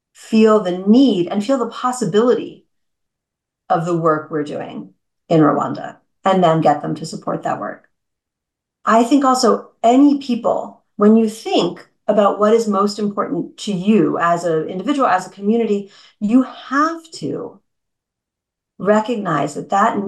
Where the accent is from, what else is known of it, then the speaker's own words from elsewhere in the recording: Connecticut, United States; So I grew up in Connecticut.